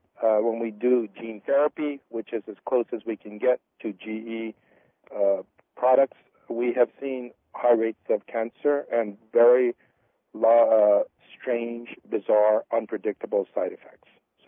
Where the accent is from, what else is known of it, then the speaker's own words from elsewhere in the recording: Honolulu, Hawaii, United States; I was born and raised in Honolulu.